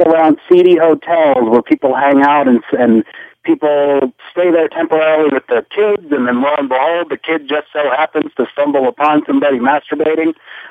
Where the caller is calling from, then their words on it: New Jersey, United States; Hi, Brian. … from New Jersey.